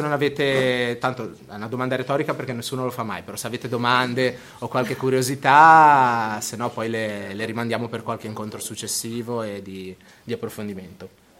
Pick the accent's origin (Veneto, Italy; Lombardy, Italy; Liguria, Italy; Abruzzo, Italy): Liguria, Italy; Casella; io stesso, e lo dico sempre come aneddoto, sono di Casella